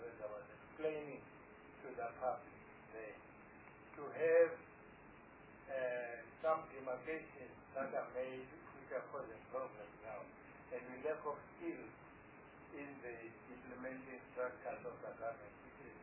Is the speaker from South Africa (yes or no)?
yes; South Africa; because we are all South African and we are talking to South Africans.